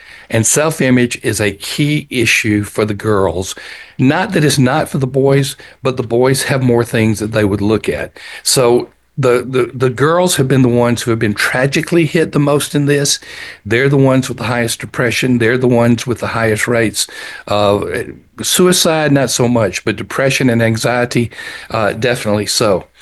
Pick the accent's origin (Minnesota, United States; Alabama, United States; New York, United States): Alabama, United States; Even though I was raised in South Alabama, and we didn't even know what snow was hardly at all.